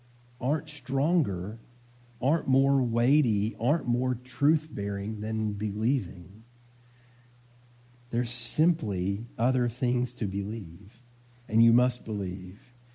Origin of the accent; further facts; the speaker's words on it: the South, United States; What if my conviction about Christianity is based mostly on the fact that I grew up in the Bible Belt?